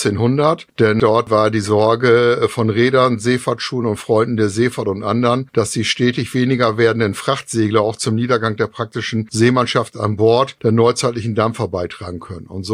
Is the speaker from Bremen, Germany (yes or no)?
yes; Bremerhaven, Bremen, Germany; Ich bin gebürtiger Bremerhavener, habe hier in Bremerhaven 81 Abitur gemacht